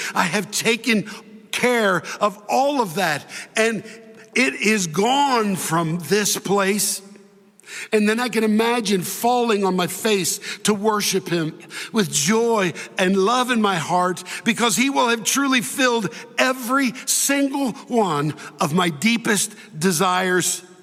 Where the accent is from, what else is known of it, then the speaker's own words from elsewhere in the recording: Delaware, United States; born there; I was born in Delaware, and New Jersey's right next door.